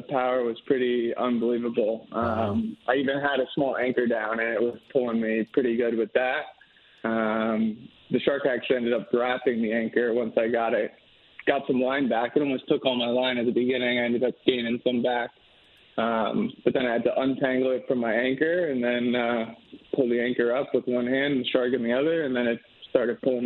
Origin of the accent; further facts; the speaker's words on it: Madison, United States; Yeah, I grew up in Madison on the water. I used to kayak fish